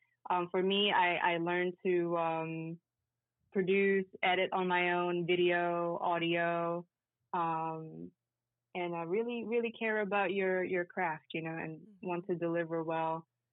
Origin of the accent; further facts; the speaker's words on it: Philippines; well, maybe not as a Filipina.